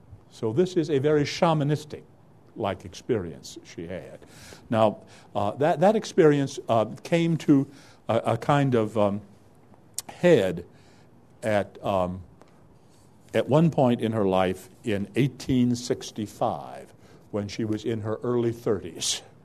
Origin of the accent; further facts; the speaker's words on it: Georgia, United States; That's not my Georgia. I'm from Georgia. That's their Georgia.